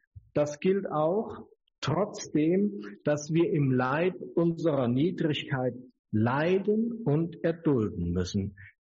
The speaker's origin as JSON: {"language": "German", "region": "North Rhine-Westphalia", "country": "Germany", "said": "weiter im Süden ist die Stadt Siegen und noch etwas weiter ist die Stadt Freudenberg. Und diese Linie vom Kreuz zum Sieg und von Sieg zur Freude, das ist die Gegend, wo ich herkomme."}